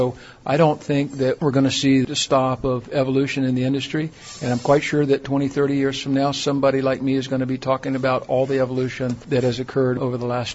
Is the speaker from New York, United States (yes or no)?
no; Frostproof, Florida, United States; now in Lyon, France; with HM Close. I live in Lyon, France, and I hail originally from Frostproof, Florida.